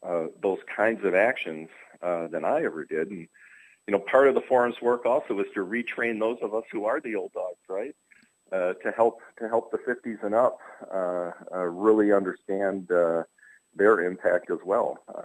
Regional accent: Greenville, Michigan, United States; You know, I come from Greenville, Michigan, which is a little northeast of Grand Rapids, and we're more than an hour from the lakeshore.

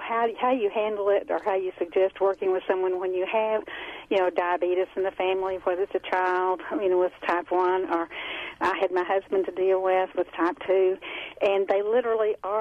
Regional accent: Texas, United States; moved away as an adult; I came up here from Texas and became his nurse for a little while

